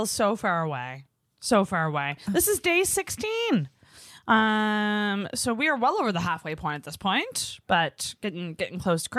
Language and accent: English; Antigonish, Nova Scotia, Canada; Restrictions and big outbreak in Antigonish, which is my hometown.